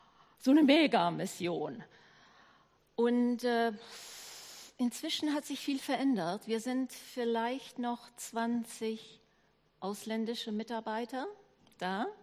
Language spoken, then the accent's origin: German; Paraguay; Paraguay ist mein Heimatland